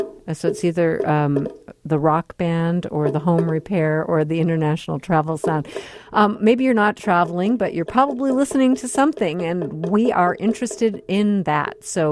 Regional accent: Midwest, United States; It just got me to thinking, I grew up in the Midwest

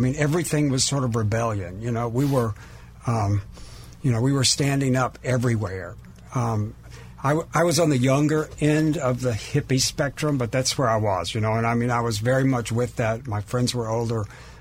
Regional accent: Rainbow City, Alabama, United States; born there; I was born in Rainbow City, Alabama, which seems very appropriate to me. But anyway, my dad was a Methodist minister in the North Alabama Conference.

